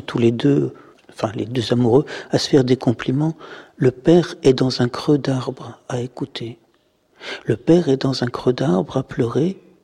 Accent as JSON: {"language": "French", "town": "Paris", "region": "Île-de-France", "country": "France", "said": "moi, je viens de Paris, je suis un garçon de la banlieue"}